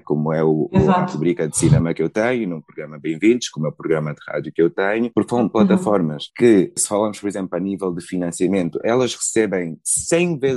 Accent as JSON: {"language": "Portuguese", "country": "Angola", "second_language": "Portuguese", "said": "Eu não sou brasileiro, eu sou angolano. Só que cada vez que eu digo, sou de Angola, e a malta pergunta de onde é que é o meu sotaque."}